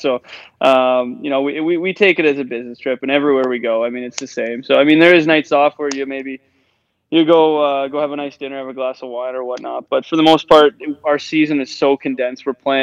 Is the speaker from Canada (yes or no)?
yes; Regina, Saskatchewan, Canada; also born or lived in Edmonton; now in New York, United States; I grew up in eastern Regina, so to come out here, I mean, it's funny because I went from Regina to Edmonton